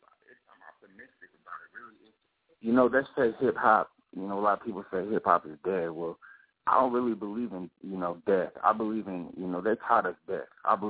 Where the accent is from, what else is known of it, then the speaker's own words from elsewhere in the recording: Santa Rosa, California, United States; I'm from the Bay Area, Santa Rosa, North Bay, California.